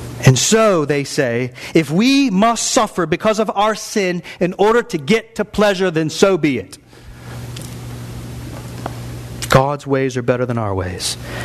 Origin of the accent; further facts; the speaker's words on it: the South, United States; Listen, I grew up in the South. Born in Tennessee, Florida, Georgia, North Carolina.